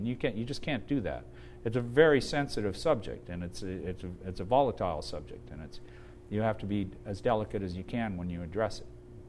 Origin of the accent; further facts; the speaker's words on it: Canada; people who didn't like what I said were just like attacking me from on personal levels about, well, being a Canadian